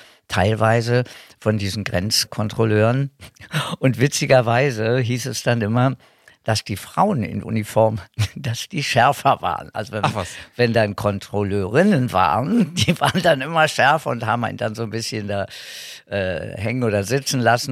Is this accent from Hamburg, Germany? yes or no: no; Berlin, Germany; als Baby, so ein Dreivierteljahr oder was. Und dann, wie man so schön sagt, aufgewachsen in Berlin, ja. Im ollen West-Berlin.